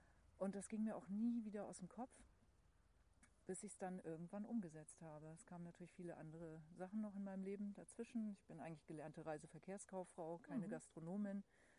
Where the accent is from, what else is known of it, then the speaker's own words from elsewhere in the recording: Hesse, Germany; also born or lived in Hamburg; Ursprünglich komme ich aus Hessen